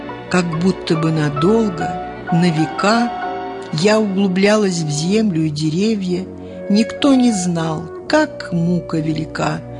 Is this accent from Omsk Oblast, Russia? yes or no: no; Moscow, Russia; Я родилась в Москве, и с ней нерасторжима. Я москвичка, горожанка, но меня всегда влекло к деревне.